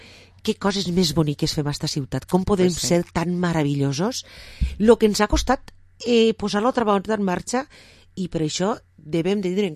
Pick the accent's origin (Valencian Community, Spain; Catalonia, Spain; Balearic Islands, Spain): Valencian Community, Spain; Vila-real; De Vila i de Termet, perquè així en Vila Real som de la Vila i del Termet.